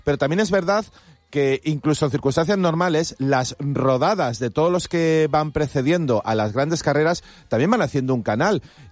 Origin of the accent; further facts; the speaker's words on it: Benidorm, Valencian Community, Spain; Yo creo que para los que somos de Benidorm y de la zona cercana, es una cita ineludible